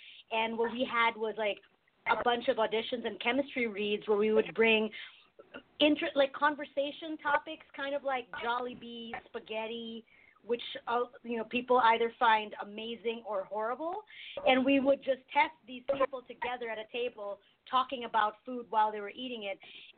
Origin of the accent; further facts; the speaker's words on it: Philippines; and I, as a Filipino woman, one of my pet peeves is somebody, like, race-splaining my food.